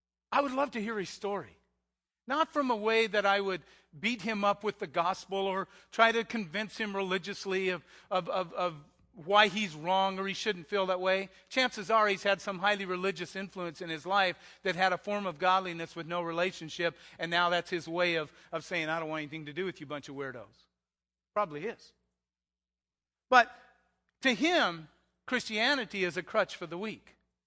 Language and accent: English; Arizona, United States; I'm from Arizona, and having been raised in Arizona, it was Sedona, the Red Rock country.